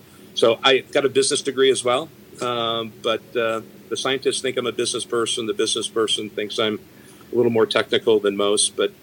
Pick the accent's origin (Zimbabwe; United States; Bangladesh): United States; Arizona; now in Alamo, United States; You know, I had some disadvantage growing up in Arizona when there wasn't as much of a focus on sunscreen.